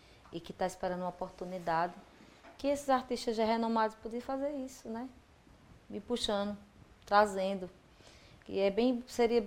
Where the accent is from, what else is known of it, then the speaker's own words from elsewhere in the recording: São Domingos do Cariri, Paraíba, Brazil; Isso foi lá na minha cidade de São Domingos do Cariri, no São João de lá.